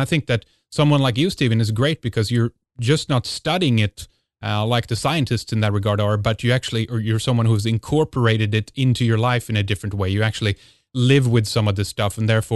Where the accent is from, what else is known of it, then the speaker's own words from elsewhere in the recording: Sweden; from Sweden, Northern Europe.